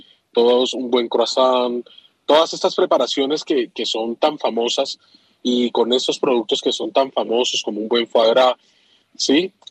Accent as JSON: {"language": "Spanish", "country": "Colombia", "said": "Eso hizo parte del encanto de nosotros como colombianos y ser primera vez allá."}